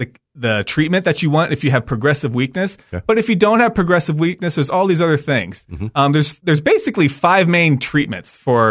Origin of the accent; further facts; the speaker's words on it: California, United States; I grew up in California, and so sure.